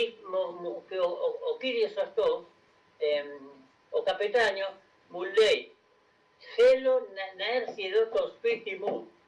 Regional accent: Rosario, Santa Fe, Argentina; Και εγώ είμαι από Ρωσάριο.

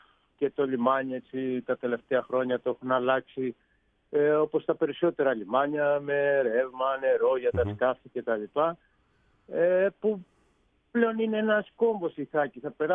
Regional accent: Vathy, Ionian Islands, Greece; Ναι, ναι, εγώ είμαι εδώ από το Βαθύ, από το κέντρο του νησιού.

